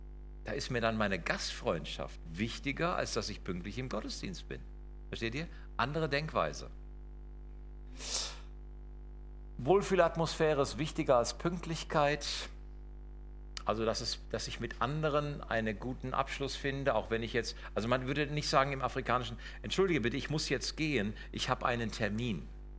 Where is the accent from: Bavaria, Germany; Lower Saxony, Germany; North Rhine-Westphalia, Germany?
North Rhine-Westphalia, Germany; Hagen; für euch bin ich ja Norddeutscher, wobei ich dann immer schmunzeln muss, wenn ihr auf der Landkarte Deutschlands guckt, liegt Hagen quasi mittendrin.